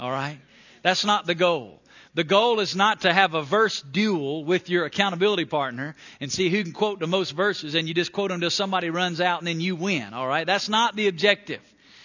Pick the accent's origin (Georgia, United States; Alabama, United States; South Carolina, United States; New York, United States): Alabama, United States; I grew up in Northwest Alabama, and a lot of my friends' dads were farmers